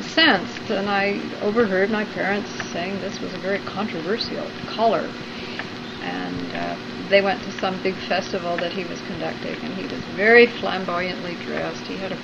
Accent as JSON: {"language": "English", "town": "Boise", "region": "Idaho", "country": "United States", "tie": "born or raised there", "also_born_or_lived": "Colorado Springs", "said": "Where of course my grandparents lived. And when I was about 1 year old, my parents moved to Boise, Idaho. My dad took a job as head of the biology department at Boise Junior College."}